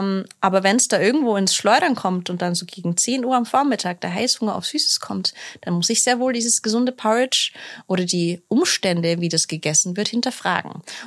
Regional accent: United Kingdom; Ich meine, ich bin Britin, ich liebe Chips.

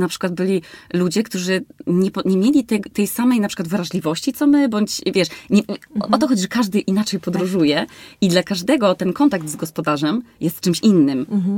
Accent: Olsztyn, Warmian-Masurian Voivodeship, Poland; A to niedaleko mnie, bo ja jestem z Olsztyna.

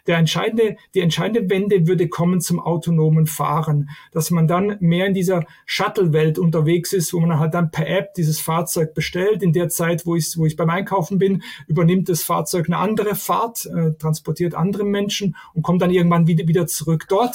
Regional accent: Switzerland; aber bei uns in der Schweiz und auch in anderen Ländern steigt Abo stärker

